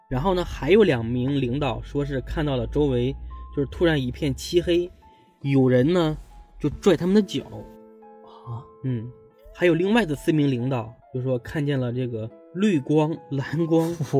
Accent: Tianjin, China; 蓟县离我家就很近了，离我老家就很近了，

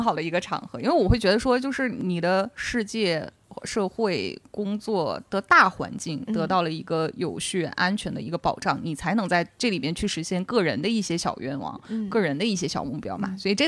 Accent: Northeast China, China; moved away as an adult; now in Shanghai, China; 因为我就是个东北人，我上大学也是在东北上的，所以其实我大学之前的大部分的生活轨迹都是发生在东北。当时去做这个选择，说要离开家这么远到上海来工作

